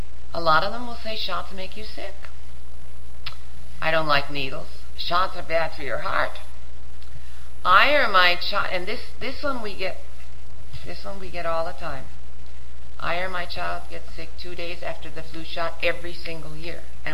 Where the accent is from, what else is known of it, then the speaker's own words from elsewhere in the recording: Milwaukee, Wisconsin, United States; I always laugh because I'm bilingual, but I grew up in Milwaukee, where bilingual means German.